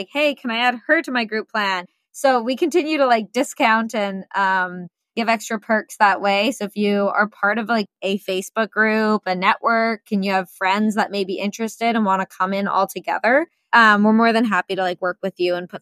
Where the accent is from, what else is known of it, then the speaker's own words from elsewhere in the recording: Vancouver, British Columbia, Canada; I'm from Canada. I'm from Vancouver.